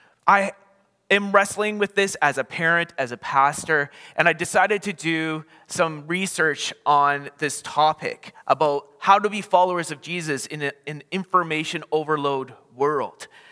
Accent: Creston, British Columbia, Canada; now in Vancouver, Canada; I grew up as a Kootenai kid. I grew up in Creston, BC on a farm. So I love the Kootenais. I miss the Kootenais.

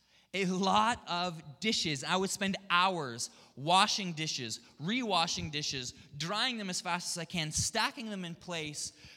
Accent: Ontario, Canada; I spent all of my summers at this campground called Lakeshore Pentecostal Camp. It's in Ontario. I grew up in Ontario.

